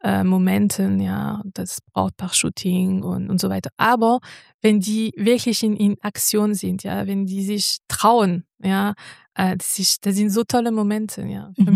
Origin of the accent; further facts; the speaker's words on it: France; born there; German is a second language; Also ich denke, ihr hört es an. Ich komme aus Frankreich, also gebürtig aus Frankreich.